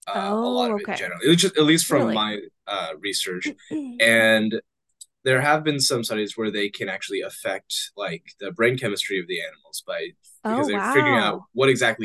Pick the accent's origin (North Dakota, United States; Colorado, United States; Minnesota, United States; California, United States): California, United States; Monterey; I was raised around Monterey, so I've always been drawn to the ocean